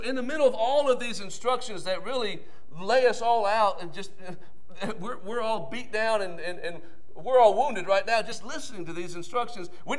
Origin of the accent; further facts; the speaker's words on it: Paraguay; because I grew up in Paraguay on the mission field.